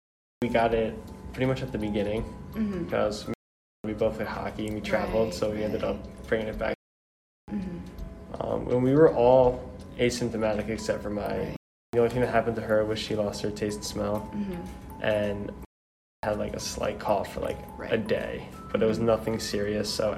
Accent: Connecticut, United States; Connecticut

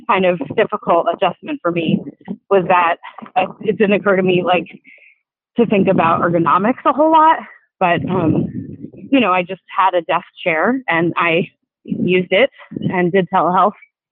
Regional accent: Northeast, United States; So I'm from the Northeast. And so, I like to visit with my family and two siblings and parents in the Northeast.

